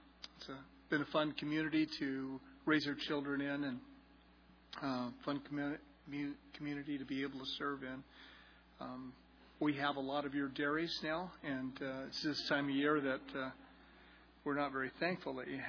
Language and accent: English; California, United States; But I came from immigrant parents of Chattanooga, Tennessee, and Atlanta, Georgia. And tough growing up in Orange County with southern parents.